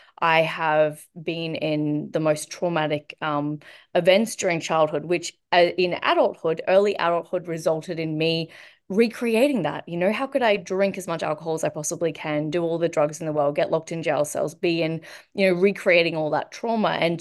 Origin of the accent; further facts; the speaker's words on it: Brisbane, Queensland, Australia; born there; but I was born in Brisbane, Australia.